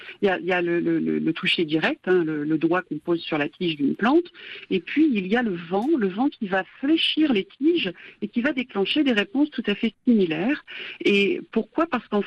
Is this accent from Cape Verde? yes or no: no; France